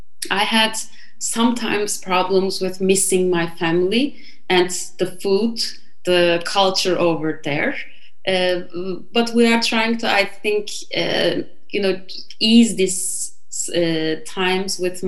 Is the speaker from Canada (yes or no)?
no; Turkey; English is a second language; moved away as an adult; now in Ireland; I was born in Turkey. I lived in Turkey until my late 20s, and I came here my early 30s. So I never lived in another country before.